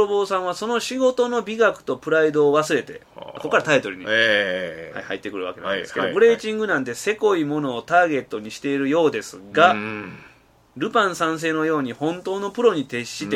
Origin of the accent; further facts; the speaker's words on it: Toyonaka, Osaka, Japan; まあ、僕豊中市の人間なんで